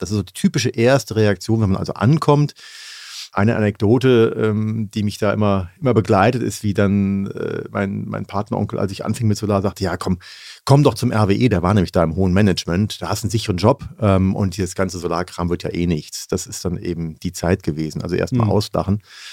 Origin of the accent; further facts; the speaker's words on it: Düsseldorf, North Rhine-Westphalia, Germany; born there; Gebürtiger Düsseldorfer bin ich.